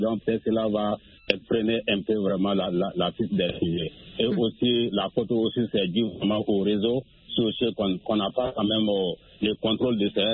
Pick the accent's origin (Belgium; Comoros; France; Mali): Mali; chez nous, au Mali